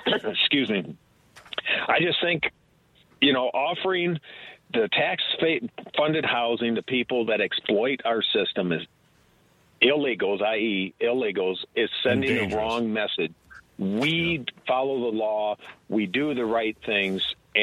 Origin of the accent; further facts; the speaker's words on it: Exeter, Michigan, United States; Right down the road from Gruber Road. I grew up in Exeter, right around the corner from Gruber.